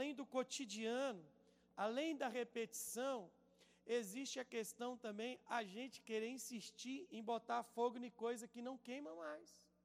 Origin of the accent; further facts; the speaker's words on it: Minas Gerais, Brazil; Eu sou mineiro, gente.